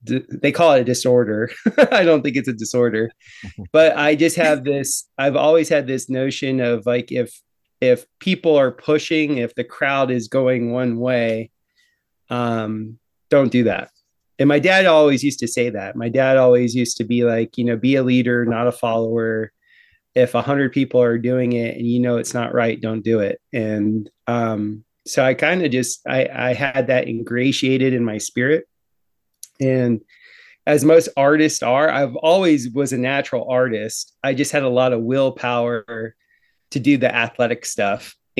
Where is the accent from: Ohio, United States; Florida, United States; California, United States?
Florida, United States; Fort Lauderdale; I'm from Fort Lauderdale, Florida. I grew up in essentially the 80s in South Florida. So we had all the good, you know, savings and loan scandal, all the good cocaine running, you know, Miami Vice, that whole thing going on.